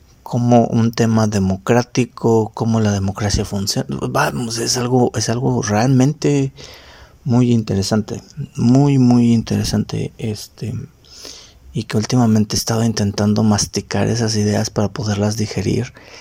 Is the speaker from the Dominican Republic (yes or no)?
no; Mexico; born there; Yo me encuentro ubicado en México. Soy mexicano de nacimiento y pues muy feliz de serlo.